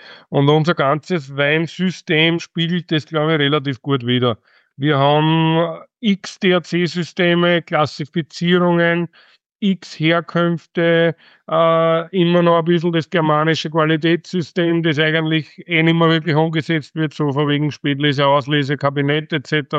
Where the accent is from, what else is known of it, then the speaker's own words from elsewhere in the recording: Austria; als Österreicher